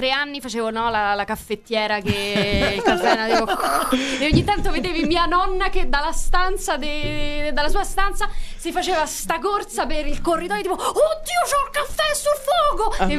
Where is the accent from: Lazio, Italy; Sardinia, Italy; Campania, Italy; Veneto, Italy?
Lazio, Italy; Rome; Però senta, scusa, però io sono romana.